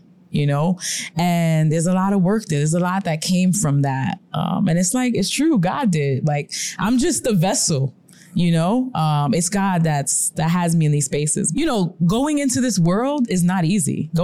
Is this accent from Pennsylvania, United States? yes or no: no; Bronx, New York, United States; also born or lived in East Harlem; I grew up in the South Bronx, Patterson Projects. I was born in East Harlem and I was raised in the Bronx.